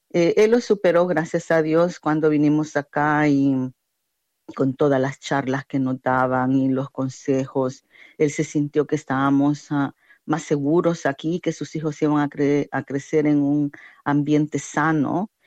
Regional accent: El Salvador; now in Australia; Sí, venimos de El Salvador, tuvimos una guerra que nos obligó a emigrar

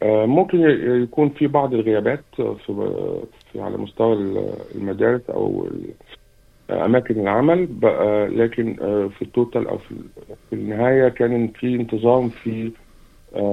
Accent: Egypt; أما بالنسبة لنا كمصري إحنا عندنا اختراع كده اسمه شوربة العدس

